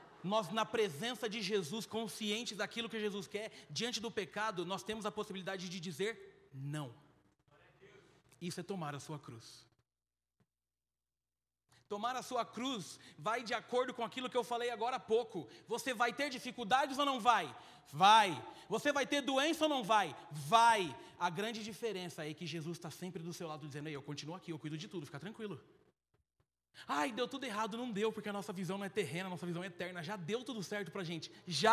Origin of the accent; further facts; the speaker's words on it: Mogi, São Paulo, Brazil; Eu conheço um monte de gente aqui, eu sou de Mogi.